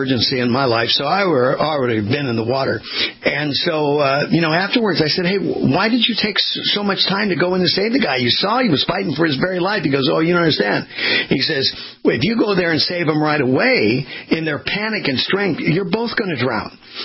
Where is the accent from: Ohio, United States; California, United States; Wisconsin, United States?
California, United States; I grew up in Southern California along the beach